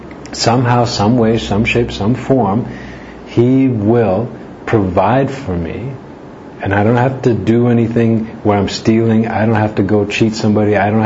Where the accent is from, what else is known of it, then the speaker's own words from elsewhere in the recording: Midwest, United States; The tornado in the Midwest where I grew up in the States, they have tornadoes all the time in the summertime